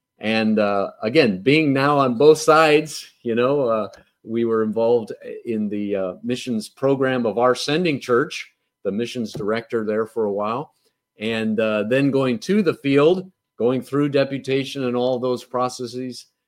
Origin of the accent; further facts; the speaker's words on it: Indiana, United States; So I grew up just outside of Chicago, up there in the corner, and literally two blocks from Illinois.